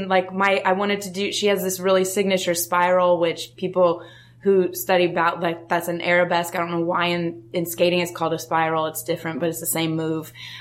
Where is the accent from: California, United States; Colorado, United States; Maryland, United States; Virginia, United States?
Colorado, United States; Denver; Well, I grew up in Denver, Colorado, and I never thought about doing acting ever.